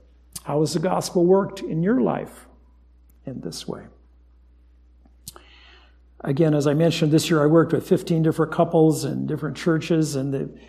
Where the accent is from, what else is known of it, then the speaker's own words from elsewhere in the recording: Japan; also born or lived in Guam; I grew up in Japan, but my last years of high school were in Guam. And Japan was only 3 hours away by airplane